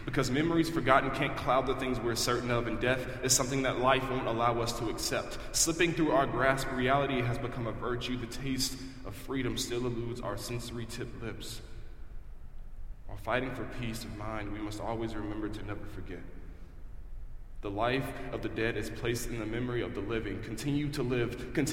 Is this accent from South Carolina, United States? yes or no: yes; South Carolina, United States; I am a graduate of the 2017 class. I'm from South Carolina.